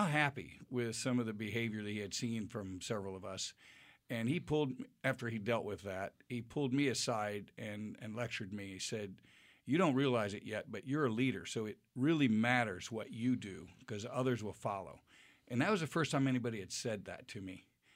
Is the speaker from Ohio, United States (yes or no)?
no; Indiana, United States; I grew up in Indiana.